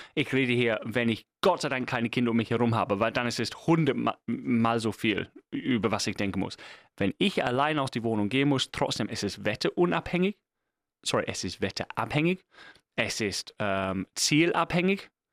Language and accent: German; England, United Kingdom; German is a second language; Vielleicht ist das hier ein Teil von meiner englischen Herkunft. Aber als Engländer, als Kind, als Jugendlicher, ich hatte Klamotten.